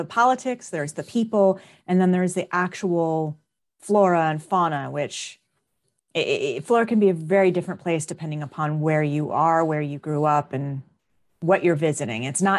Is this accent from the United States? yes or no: yes; Miami, Florida, United States; So I was born in South Florida and Miami, and lived, you know, lived everywhere from urban areas to very rural areas.